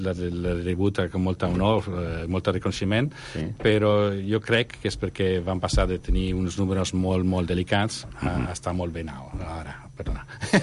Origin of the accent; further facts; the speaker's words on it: Italy; Catalan is a second language; soc italià, i aquesta és la primera vegada que parlo català.